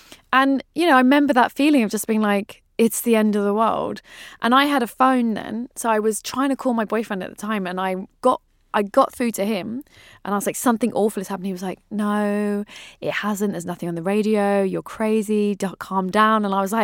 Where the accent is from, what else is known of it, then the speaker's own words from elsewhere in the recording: London, United Kingdom; And I really felt like, as a Londoner, when I would see the New Yorkers talking about it, I was like, oh, it's never happened.